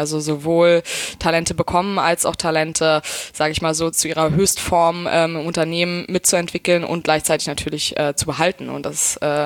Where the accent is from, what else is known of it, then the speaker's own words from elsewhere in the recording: Brandenburg, Germany; Aber ich bin eigentlich super auf dem Bauernhof Land sozusagen groß geworden. Meine Eltern haben da ihr Haus und ich bin in Brandenburg zur Schule gegangen.